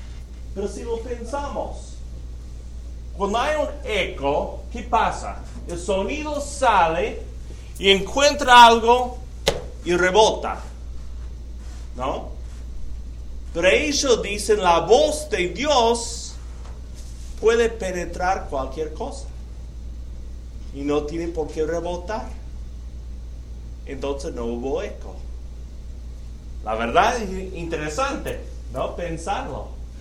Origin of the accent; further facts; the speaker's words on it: United States; Spanish is a second language; Yo soy gringo, bolillo, como dicen a veces, ¿no? El español es mi segundo idioma